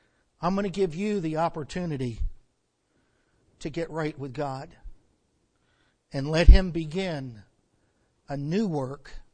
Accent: Bethlehem, Pennsylvania, United States; I'm from Bethlehem, Pennsylvania. Bethlehem is often called the Christmas City for obvious reasons.

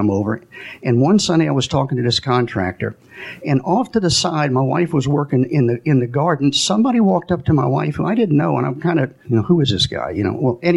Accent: Irving, Texas, United States; born there; I was born in 1951 in Irving, Texas. I was one of six kids. I have three brothers, two sisters.

